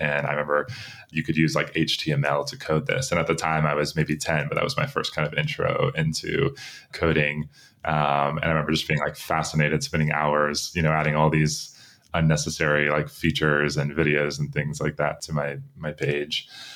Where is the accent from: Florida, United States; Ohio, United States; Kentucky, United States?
Florida, United States; Tampa; I am from Tampa, Florida. Went to school at the Georgia Institute of Technology in Atlanta.